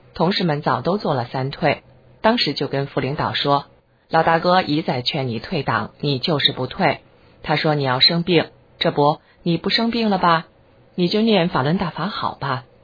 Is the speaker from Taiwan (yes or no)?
no; China; 我说那好，我敢大声说我是中国人，我就大声说我是中国人。